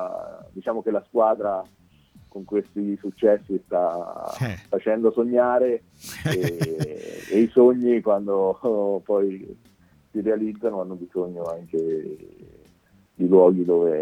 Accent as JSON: {"language": "Italian", "town": "Fabriano", "region": "Marche", "country": "Italy", "said": "parlo anche per la mia terra che è Fabriano"}